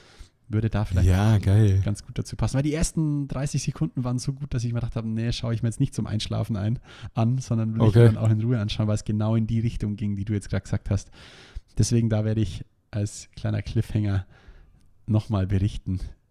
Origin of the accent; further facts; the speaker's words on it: Ingolstadt, Bavaria, Germany; ich denke, bei euch in Berlin ist das Standard, bei uns in Ingolstadt gibt es das nicht so häufig